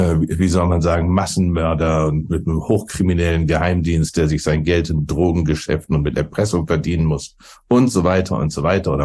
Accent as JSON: {"language": "German", "region": "Bremen", "country": "Germany", "tie": "born or raised there", "said": "der auch in meiner Heimatstadt Bremen unterwegs war"}